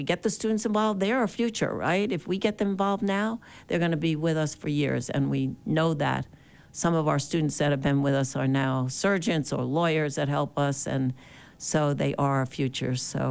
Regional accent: Virginia, United States; Glad to be here this morning. I'm here from Virginia, so.

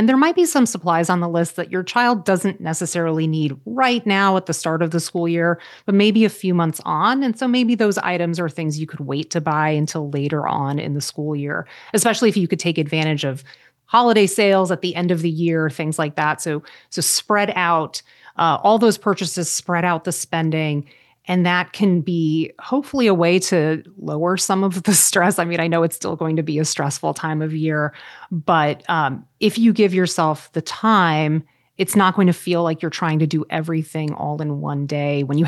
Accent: Florida, United States; because I grew up in Florida, but I went to college in Illinois and I didn't know what winter clothing was.

